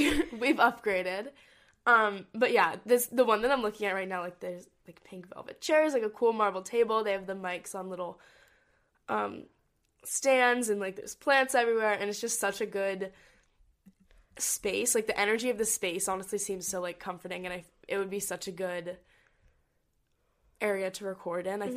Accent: Hong Kong; We grew up in Hong Kong and we traveled all over Asia.

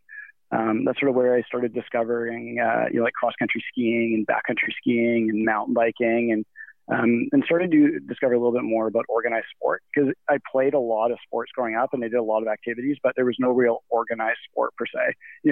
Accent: Lagos, Nigeria; Yeah, I actually grew up in West Africa. I grew up in Lagos, Nigeria, which is about as far away from the mountains as one could imagine. It's I grew up on the ocean in West Africa, so in a completely flat part of the country

